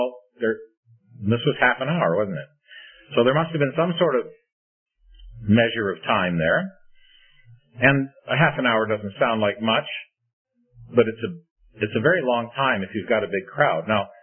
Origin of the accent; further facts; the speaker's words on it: Sri Lanka; I'm from Sri Lanka